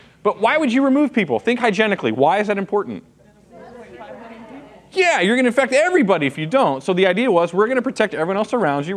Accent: Texas, United States; but I am from Texas.

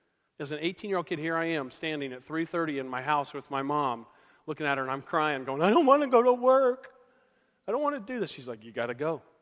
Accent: Tulsa, Oklahoma, United States; I'm a roughneck from Oklahoma. I grew up in Tulsa

